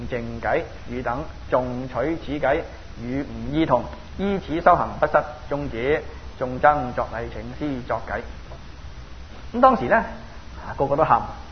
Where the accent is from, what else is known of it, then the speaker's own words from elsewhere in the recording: Guangdong, China; 所以咧系我哋广东人之光明嚟嘅咁样啊，广东之光啦咁样